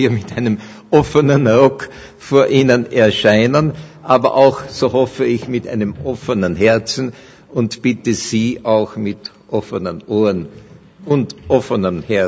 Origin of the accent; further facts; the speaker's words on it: Vienna, Austria; Als Wiener freue ich mich, dass das auch vor dem Wiener Konzerthaus steht, dieser Satz.